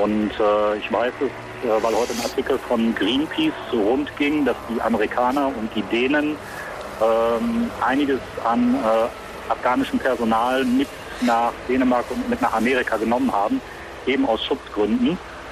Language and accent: German; Dieburg, Hesse, Germany; ich komme aus Dieburg und bin auch Ex-Soldat.